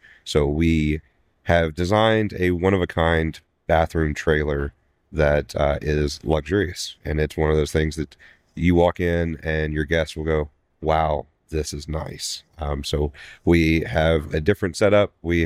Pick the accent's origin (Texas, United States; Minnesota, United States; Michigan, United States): Texas, United States; Waco; Born and raised in Waco / the big city of Groesbeck.